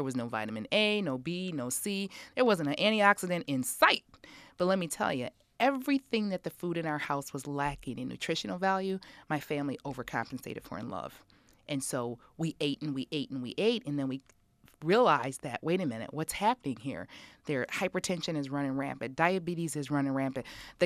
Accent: Rochester, New York, United States; I grew up on the east side of Rochester on Arch Street. Went to East High School

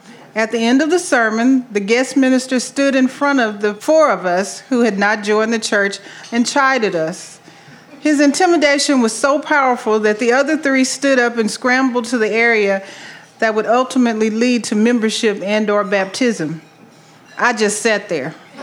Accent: El Dorado, Arkansas, United States; Just over a decade earlier, I was born in El Dorado, Arkansas, on a perfectly calm and sunny spring day. I grew up in a neighborhood called Morningstar.

